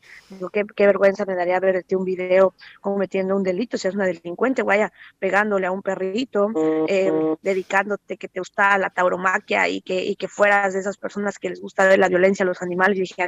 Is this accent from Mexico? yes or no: yes; Mexico; Y eso no estaba tipificado como delito en mi país, en México